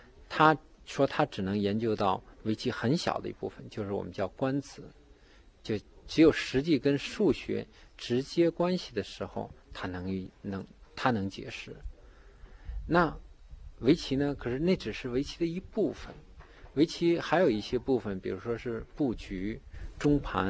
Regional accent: China; 比如说我们中国人就是说下得好的时候来解释这个棋

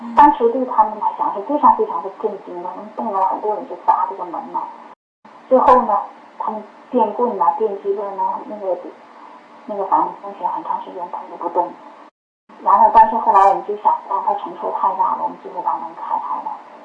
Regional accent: Changchun, Jilin, China; 我就说我是长春来的

